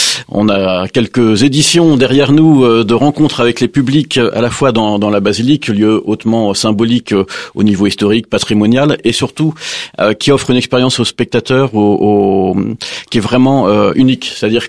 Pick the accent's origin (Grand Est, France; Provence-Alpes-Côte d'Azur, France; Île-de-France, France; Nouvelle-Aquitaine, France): Île-de-France, France; Je viens du Val d'Oise et je le revendique.